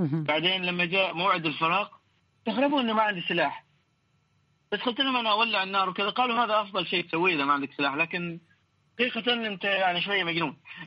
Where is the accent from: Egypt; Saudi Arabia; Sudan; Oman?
Oman; تعرفي في الجنوب، الجنوب عندنا في عمان الناس اللي هم الجباليين